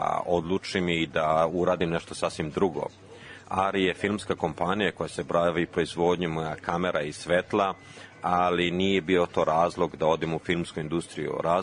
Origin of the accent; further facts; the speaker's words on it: Smederevo, Šumadija and Western Serbia, Serbia; also born or lived in Selevac; Ja sam rođen u Selevcu, odrastao u Smederevu i u Smederevu sam igrao odbojku.